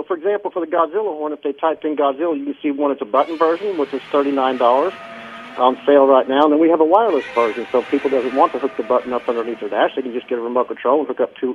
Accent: North Carolina, United States; We're from North Carolina.

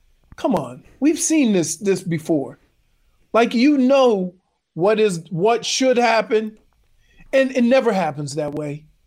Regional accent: Louisiana, United States; I'm from Louisiana, and I don't know where that is.

